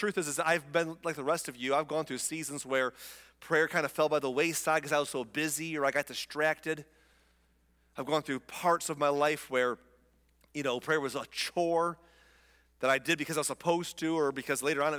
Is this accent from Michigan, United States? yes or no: yes; Michigan, United States; walking through the neighborhood of my hometown, which was a little town in the middle of Michigan with one blinking light, and it was a village of 500 people